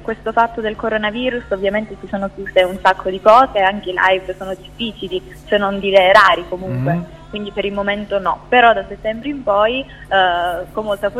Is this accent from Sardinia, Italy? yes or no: no; Calabria, Italy; ho 19 anni, vengo dalla Calabria